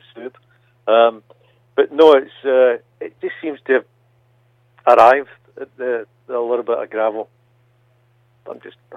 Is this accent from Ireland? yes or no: no; United Kingdom; because we're the British reserve that we tend to have.